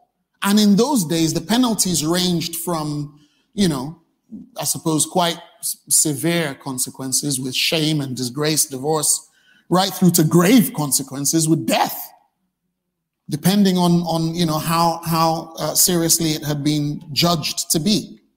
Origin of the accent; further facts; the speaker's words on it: Nigeria; Because, you know, as a Nigerian, Nigerian children aren't really